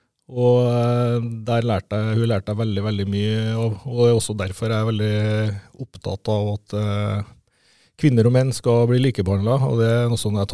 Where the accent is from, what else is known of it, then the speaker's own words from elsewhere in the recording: Stjørdal, Trøndelag, Norway; also born or lived in Australia; jeg vokst opp på Stjørdalen. Egentlig på der, jeg vokste opp der golfbanen på Stjørdalen ligger, men den gangen så var det noe golfbane. Så da var jeg brukt den som skibakke. Jeg har bodd I store deler av livet mitt I Trondheim. Jeg har bodd en del på Østlandet.